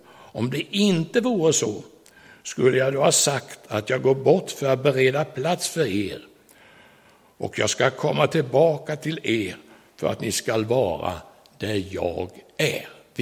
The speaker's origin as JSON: {"language": "Swedish", "town": "Skidbäckshult", "region": "Kalmar County", "country": "Sweden", "tie": "born or raised there", "said": "Jag var 16 år när jag vaknade en natt hemma i Skidbäckshult som ligger 1,5 mil utifrån Nybro."}